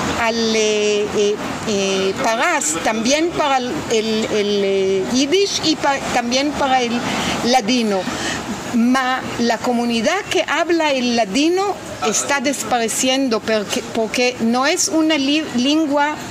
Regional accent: Israel; Spanish is a second language; also born or lived in Yugoslavia; Yo nací en Yugoslavia y vine mucho chica en Israel y puedo decir que mi formación es israeliana

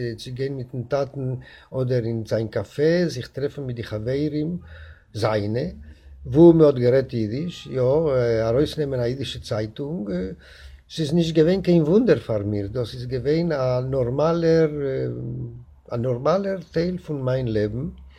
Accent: Buenos Aires, Argentina; born there; German is a second language; Ich bin geboren geworden in Buenos Aires.

